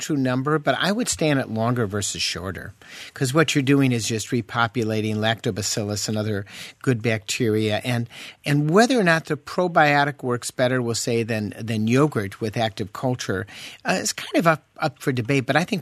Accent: England, United Kingdom; Whereas England, you know, don't talk to me about sex, I'm English.

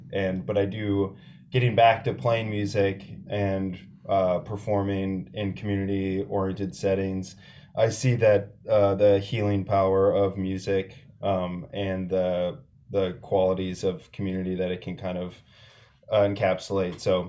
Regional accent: La Crosse, Wisconsin, United States; now in Minneapolis, United States; I actually live in South Minneapolis. I'm from La Crosse, Wisconsin, and I've spent, a chunk of time there in my adulthood.

